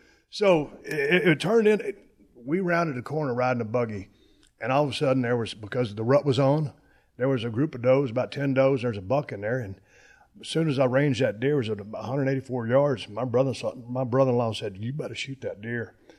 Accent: Victoria, Texas, United States; also born or lived in Austin; I remember I was born in Austin, Texas. My parents got a divorce. We were city slickers. Moved down to Victoria between Houston and Corpus

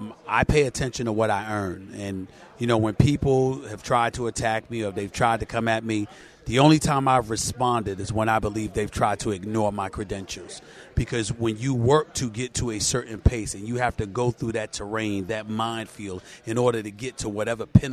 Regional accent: New York City, New York, United States; also born or lived in Bronx; I was born in the Bronx, raised in Hollis, Queens, New York City from the time I was 1 year old.

